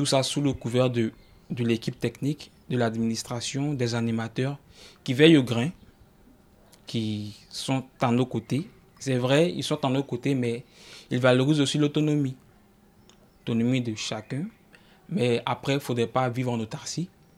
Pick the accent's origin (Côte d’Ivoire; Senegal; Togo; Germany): Côte d’Ivoire; now in Tours, France; Je viens de Côte d'Ivoire. C'est-à-dire, je suis étranger.